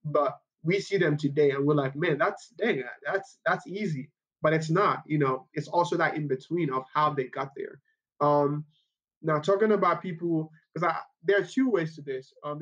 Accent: Nigeria; now in Kansas City, United States; I grew up in Nigeria.

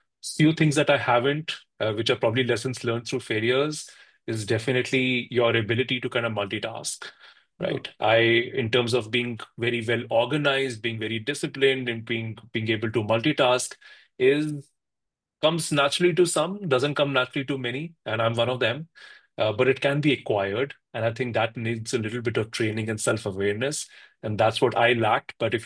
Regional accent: India; I grew up in India

